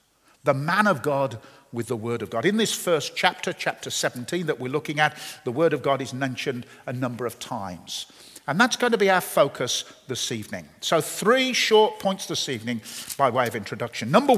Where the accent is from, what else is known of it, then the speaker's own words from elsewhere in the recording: England, United Kingdom; and I am an Englishman, so I can make mistakes.